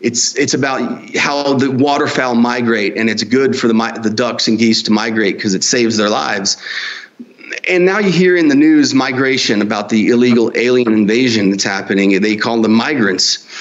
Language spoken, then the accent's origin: English; Staten Island, New York, United States; I was from Staten Island, New York, and no opportunities.